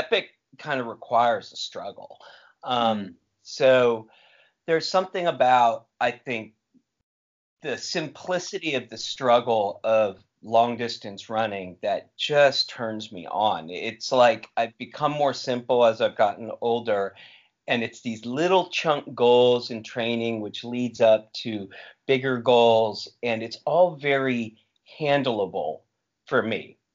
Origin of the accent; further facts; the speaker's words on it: Marin County, California, United States; Yeah, well, so I was raised in Marin County. So, you know, in those days, it was all hot tubs and peacock feathers.